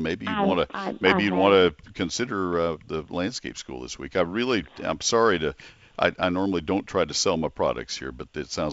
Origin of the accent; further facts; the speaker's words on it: College Station, Texas, United States; I grew up in College Station.